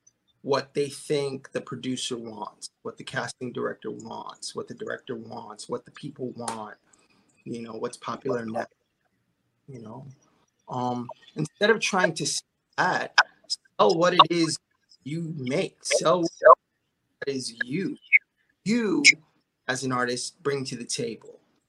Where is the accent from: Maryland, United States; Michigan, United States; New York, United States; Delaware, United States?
New York, United States; New York City; And look, I grew up in New York City.